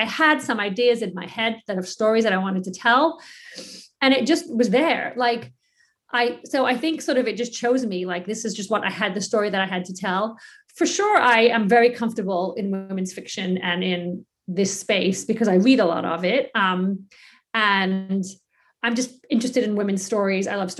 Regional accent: England, United Kingdom; now in United States; I grew up in England, so I read all the English stuff, like Enid Blyton, C.S. Lewis. And my mom came to America and brought me Judy Blume.

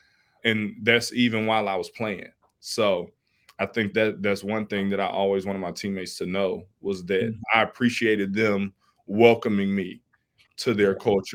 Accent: Alabama, United States; I come from a big family. I'm from Alabama, so it was just being away.

